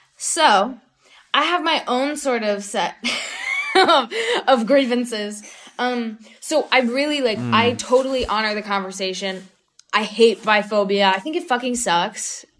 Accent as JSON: {"language": "English", "region": "North Carolina", "country": "United States", "tie": "born or raised there", "said": "I grew up in North Carolina. And so I was really nervous when the show was going to come out."}